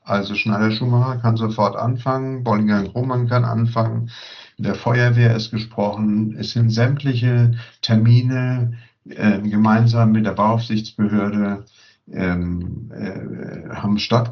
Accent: Frankfurt, Hesse, Germany; Naja, ich bin Frankfurter.

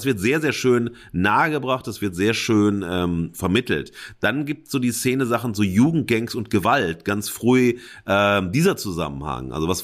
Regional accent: North Rhine-Westphalia, Germany; Ich bin selber im Ruhrgebiet groß geworden

